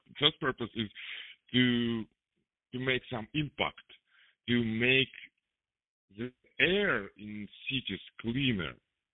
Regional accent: Kazakhstan; So I'm originally from Kazakhstan.

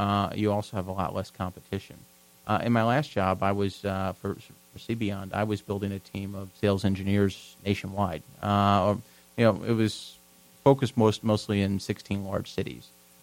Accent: Louisville, Kentucky, United States; also born or lived in Delaware / Philadelphia; I grew up here. I spent kind of all my formative years. I went to Doss High School. I attended the University of Louisville. Okay. And then I moved away for 15 years to Delaware, Philadelphia area.

